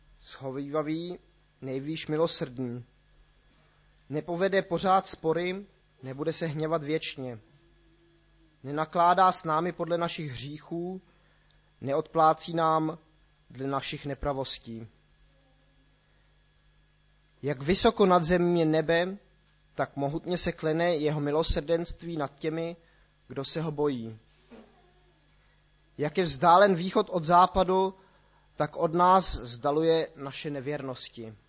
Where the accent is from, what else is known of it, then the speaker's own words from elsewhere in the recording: Switzerland; also born or lived in Plzeň, Czech Republic; Já jsem původem z České republiky, narodil jsem se v Plzni, ale od roku 1994 jsem vyrůstal ve Švýcarsku